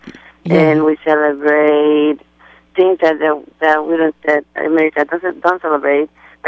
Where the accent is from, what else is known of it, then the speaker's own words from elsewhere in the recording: Mexico City, Mexico; now in United States; that we're Mexican, we're from Mexico City, but we celebrate things that they don't celebrate in the United States